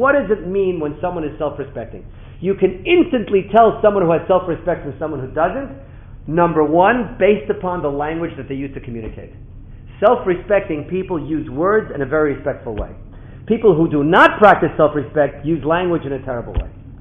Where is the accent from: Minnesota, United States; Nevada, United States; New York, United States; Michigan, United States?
New York, United States; I grew up in New York, I thought it would be okay, you know?